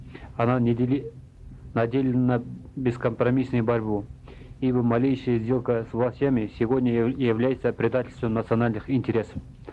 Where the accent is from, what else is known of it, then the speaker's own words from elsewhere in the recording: West Kazakhstan Region, Kazakhstan; now in Almaty, Kazakhstan; Мен де осы Алматыға келгеніме көп болған жоқ. Туған жерім Орал облысы, сол Қаратөбе ауданында тудым. 10 жылдық мектепті сол қаладан бітірдім.